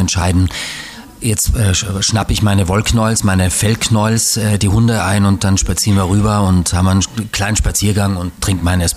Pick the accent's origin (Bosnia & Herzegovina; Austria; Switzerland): Austria; Graz, Styria; moved away as an adult; now in Berlin, Germany; in Graz, wo ich herkomme. Ne? Das ist auch eine schöne Stadt, das ist eine hübsche Stadt.